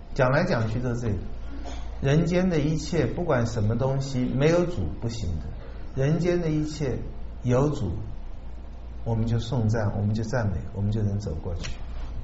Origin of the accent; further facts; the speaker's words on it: China; 我们中国人说智者不忧，仁者不惧，勇者不惧